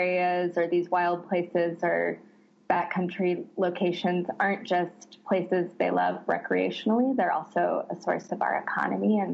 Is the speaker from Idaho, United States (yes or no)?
yes; Idaho, United States; I grew up boating in Idaho. I grew up in northern Idaho. Boating was always our summer vacation.